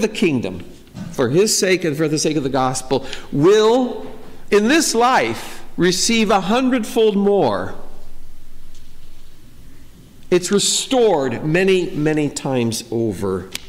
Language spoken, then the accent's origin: English; Pella, Iowa, United States; I remember working in a certain factory in my hometown of Pella.